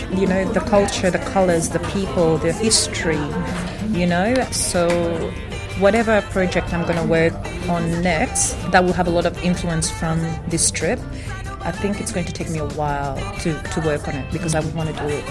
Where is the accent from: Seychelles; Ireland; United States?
Seychelles; now in Australia; Even though I'm from Seychelles, which is pretty close to Tanzania, I live in Australia, so it's a bit far.